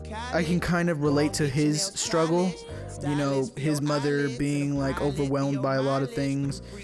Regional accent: San Francisco, California, United States; I'm currently 18 years old, and I am from San Francisco, the city.

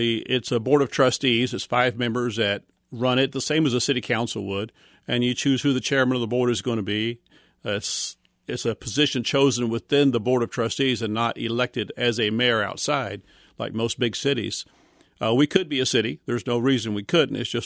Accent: Excelsior Springs, Missouri, United States; born there; No, I was born in Excelsior Springs.

